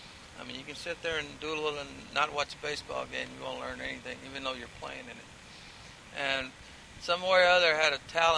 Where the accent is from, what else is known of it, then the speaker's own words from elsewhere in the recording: Texas, United States; Like I said, I grew up really poor in South Texas, and I go to University of Texas, 40,000 students, and walk in there with one suitcase